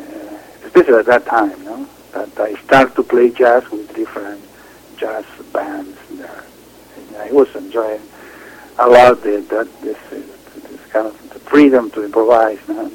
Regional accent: Buenos Aires, Argentina; English is a second language; Buenos Aires is a tango city, we can say. No?

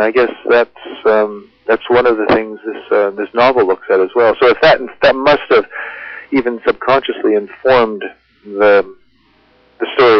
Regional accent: Port Edward, British Columbia, Canada; born there; I was born in Port Edward, British Columbia.

